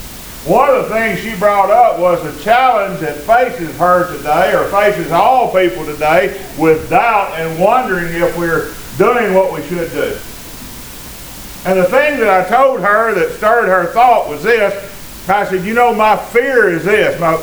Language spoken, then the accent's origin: English; Tennessee, United States; I said, I'm not from Texas at all. I'm Tennessee.